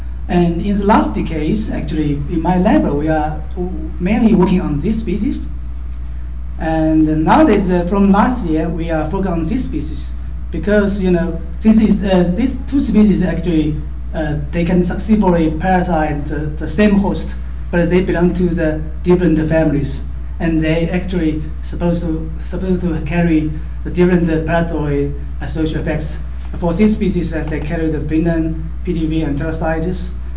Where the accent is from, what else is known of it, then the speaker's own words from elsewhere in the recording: Zhejiang, China; English is a second language; from Zhejiang University, China.